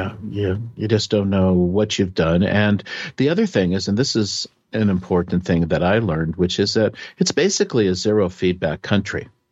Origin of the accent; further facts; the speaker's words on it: United States; so as an American, I misread the situation.